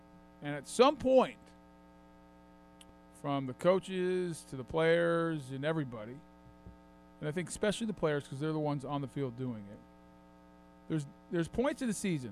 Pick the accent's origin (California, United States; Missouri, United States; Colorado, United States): Colorado, United States; Boulder; But Saturday night, I'll be actually going back to my hometown, Boulder, where I grew up.